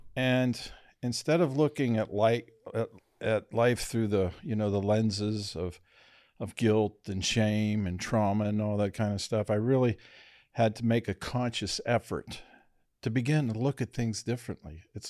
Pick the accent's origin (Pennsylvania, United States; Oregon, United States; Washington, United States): Pennsylvania, United States; Monroeville; I grew up in Monroeville here. I was a Gateway Gator. Graduated in 1970.